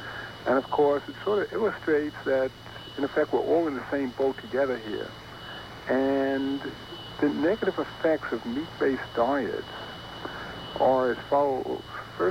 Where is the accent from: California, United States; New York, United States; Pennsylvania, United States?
New York, United States; Staten Island; I come from Staten Island, where we have, unfortunately, the world's largest garbage dump.